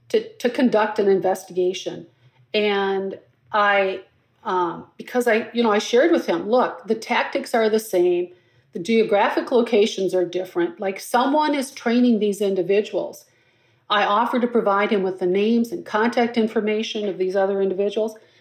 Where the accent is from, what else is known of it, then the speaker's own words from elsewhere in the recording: Blooming Prairie, Minnesota, United States; My hometown of Blooming Prairie, the funeral home is right almost on the edge of town.